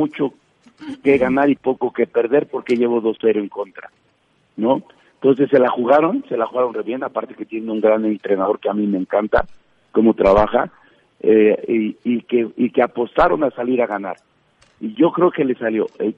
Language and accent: Spanish; Culhuacán, Mexico City, Mexico; vengo de barrio, soy de Culhuacán, Iztapalapa